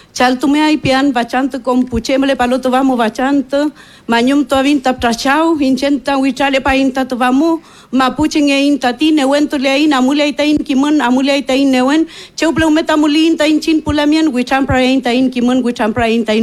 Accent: Lonquimay, Araucanía, Chile; Incheta Mapuche Pehuenche. Vengo de la comuna de Lonquimay.

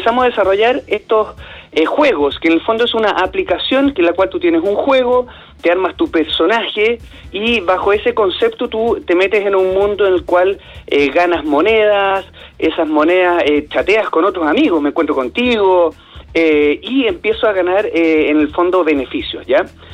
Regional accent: Chile; como chilenos, buenos chilenos

